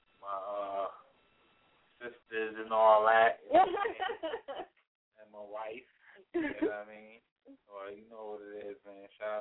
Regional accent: New York City, New York, United States; New York City, of course, my hometown, where it goes down. The Mecca of all things, hip-hop and life.

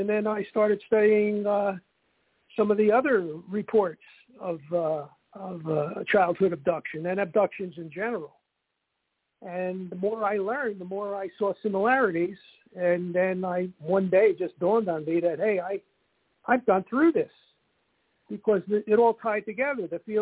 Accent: New Jersey, United States; born there; I was born in North Jersey. I live now in Central Jersey, actually at the Jersey Shore, and I've been living here for 40 years.

